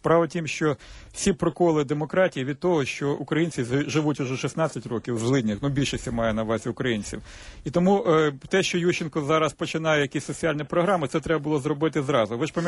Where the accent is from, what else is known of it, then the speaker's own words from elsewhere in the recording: Donetsk, Donetsk Oblast, Ukraine; born there; а я там народився в Донецьку